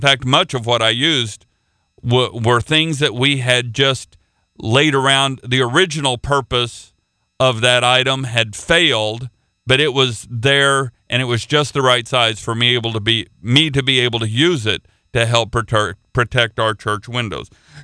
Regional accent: Oklahoma, United States; Now I'm not a redneck, but I am from Oklahoma.

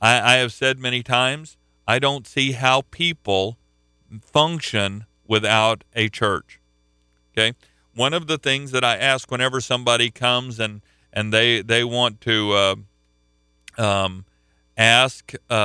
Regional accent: Oklahoma, United States; I'm from Oklahoma. I was there a couple of weeks ago. I got to see my pastor that I grew up.

